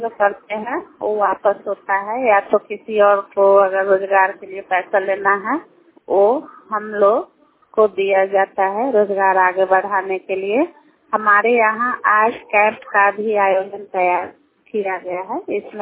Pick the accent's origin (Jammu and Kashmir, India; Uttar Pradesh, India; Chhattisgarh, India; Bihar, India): Bihar, India; Ghataro; और मैं घटारो पंचायत की रहने वाली हूँ।